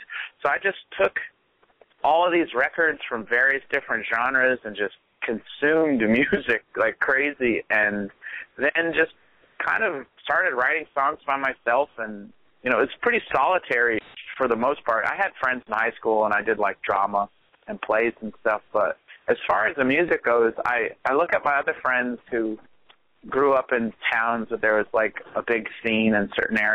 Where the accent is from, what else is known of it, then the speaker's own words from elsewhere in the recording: Goshen, Indiana, United States; I've said it before, but I think growing up in Goshen was beneficial to me because there was a lack of a scene, really.